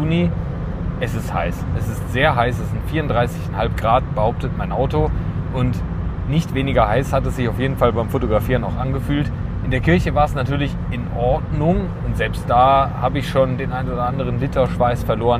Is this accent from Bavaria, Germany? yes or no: no; Gummersbach, North Rhine-Westphalia, Germany; Genau, ich komme aus Gummersbach und habe dort eine Hochzeit fotografiert.